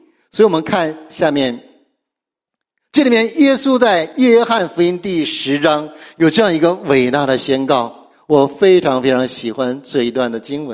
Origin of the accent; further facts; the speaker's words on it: China; 我们作为中国人，我们都觉得，哎呀，现在我们中国人有钱了